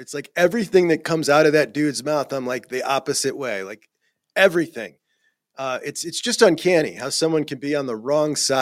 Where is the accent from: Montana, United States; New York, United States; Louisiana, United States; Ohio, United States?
Ohio, United States; I'm from Northeast Ohio